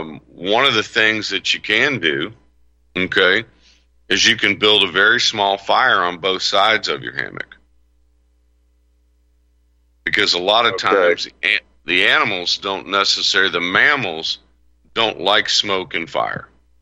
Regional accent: Florida, United States; Well, yeah, I grew up in Florida, so I know a little bit about that.

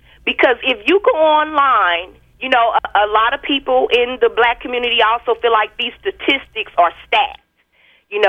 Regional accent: Kansas City, Missouri, United States; within my hometown that I grew up in, Kansas City

